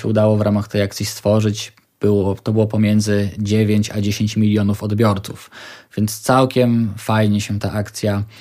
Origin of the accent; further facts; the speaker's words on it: Rzeszów, Subcarpathian Voivodeship, Poland; ponieważ pochodzę z Rzeszowa